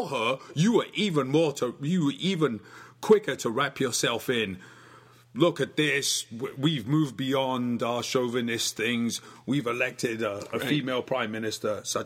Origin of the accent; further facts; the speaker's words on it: England, United Kingdom; now in United States; Growing up in England in the 80s, and that was the time when I left England to come to America